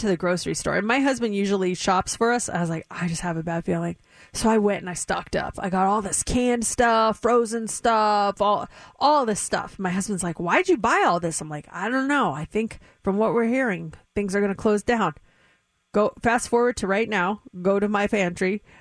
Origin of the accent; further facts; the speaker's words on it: Colorado, United States; Colorado, my home state, the largest gathering of people wearing false mustaches.